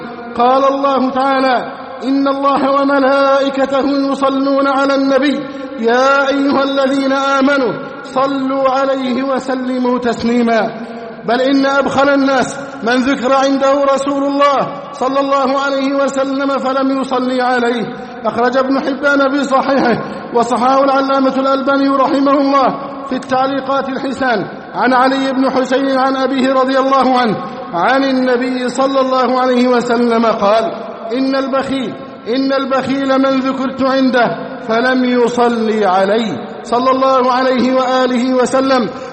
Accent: Egypt; اللهم احفظ بلدنا مصر أمناً أماناً سخاءً رخاءً وسائر بلاد المسلمين

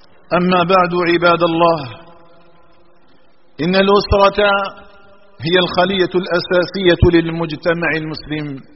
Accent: Algeria; اللهم اجعل بلدنا الجزائر آمنا مطمئنا وسائر بلاد المسلمين

